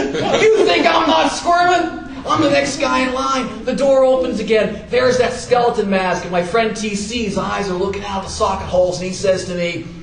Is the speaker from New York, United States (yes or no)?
yes; Levittown, New York, United States; I'm 12 years old and I'm growing up in Levittown. Now Levittown is this huge, sprawling place where everything's the same.